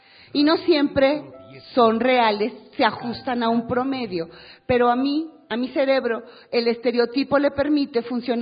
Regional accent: Monterrey, Nuevo León, Mexico; now in Mexico City, Mexico; Cuando yo vine de la ciudad de Monterrey a vivir a México

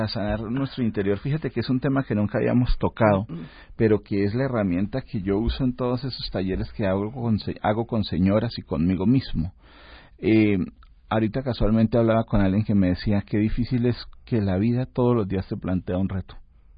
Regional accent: Bucaramanga, Santander, Colombia; Yo soy de una ciudad que se llama Bucaramanga, que está al nororiente del país. Es una ciudad muy tranquila, muy bonita. Le llaman la ciudad bonita de Colombia.

